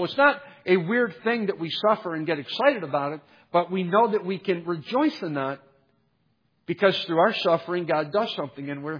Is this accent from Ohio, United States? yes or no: yes; Cleveland, Ohio, United States; Now, I can say that because I'm from Cleveland, okay?